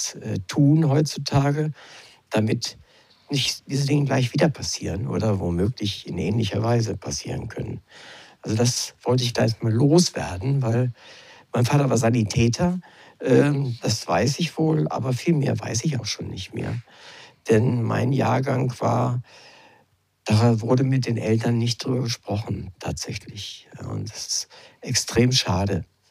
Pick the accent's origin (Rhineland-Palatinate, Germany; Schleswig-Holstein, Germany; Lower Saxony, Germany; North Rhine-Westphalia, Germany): Lower Saxony, Germany; Ich wollte gerade die Entschuldigung als Niedersachse anbringen, dass ich mein Bestes getan habe.